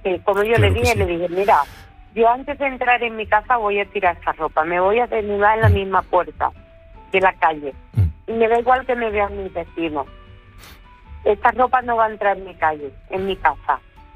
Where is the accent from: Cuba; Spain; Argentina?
Spain; Medina Sidonia, Andalusia; now in Seville, Spain; Soy de Medina Sidonia, Cádiz.